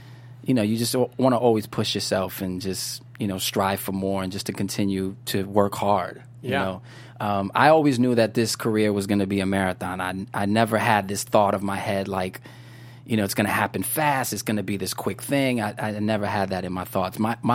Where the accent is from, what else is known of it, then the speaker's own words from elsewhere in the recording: New York, United States; I know a lot of kids like that growing up in New York